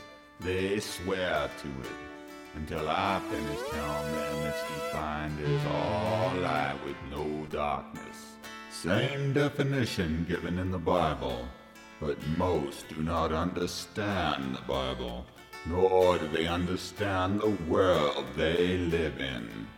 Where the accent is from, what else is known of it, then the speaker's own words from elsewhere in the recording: United States; But as for me, I grew up in the United States.